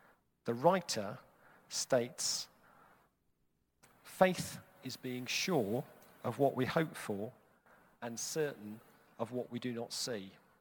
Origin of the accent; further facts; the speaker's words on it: Cirencester, South West England, United Kingdom; my hometown of Cirencester, which is in Gloucestershire.